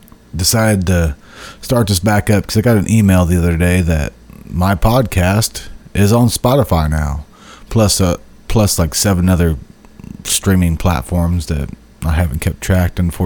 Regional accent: Illinois, United States; I'm fucking from Central Illinois, from a small town. I mean, I'm originally from a really small redneck town

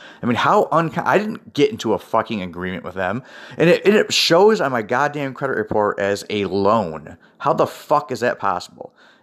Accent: Florida, United States; Okay, we are from Florida. We were divorced in Florida.

